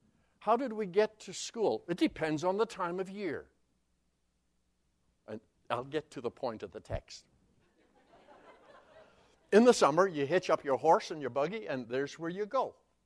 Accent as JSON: {"language": "English", "town": "Borden", "region": "Saskatchewan", "country": "Canada", "tie": "born or raised there", "said": "Here is my hometown of Borden, just off the North Saskatchewan River. I grew up in the RM of Great Bend, rural municipality of Great Bend, named after the Big Bend in the North Saskatchewan River. This is home."}